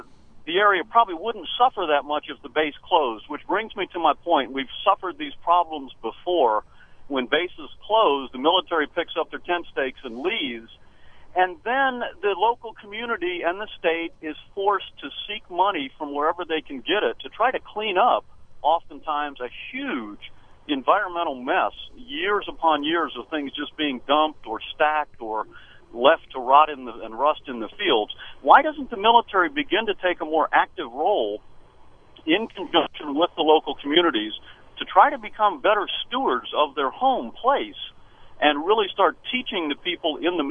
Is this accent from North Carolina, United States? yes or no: yes; Winston-Salem, North Carolina, United States; Yeah, hi. I'm from Winston-Salem. Thanks for taking my question.